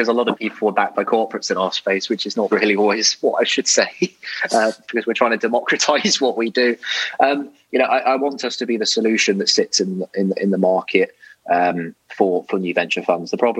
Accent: United Kingdom; I'm British.

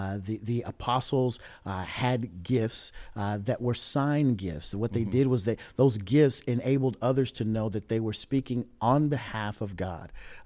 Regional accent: Oklahoma, United States; I mentioned I'm from Oklahoma, I've got some friends who are still caught up in charismaticism.

